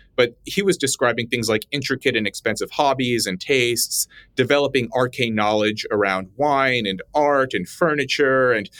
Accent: Red Bluff, California, United States; I thought about my friends that I grew up with in Red Bluff, California

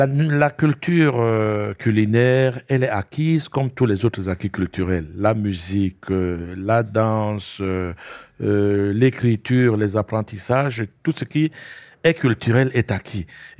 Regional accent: France; je ne suis pas français seulement quand je mange le steak frites. Mais je suis français aussi

